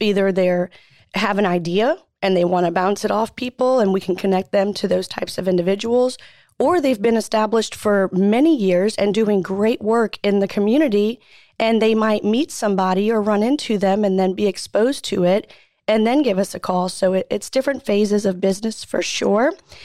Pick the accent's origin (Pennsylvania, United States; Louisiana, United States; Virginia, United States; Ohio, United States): Louisiana, United States; moved away as an adult; I'm from Louisiana, and I actually had the opportunity to work at the Chamber of Commerce in Slidell, Louisiana. And moving to Texas